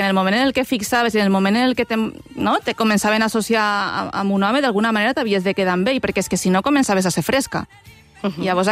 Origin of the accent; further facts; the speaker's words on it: Llucena, Valencian Community, Spain; transcorre a Llucena, que és el meu poble, també reflecteix una mica la barreja, perquè som límit lingüístic, a la vora ja parlen castellà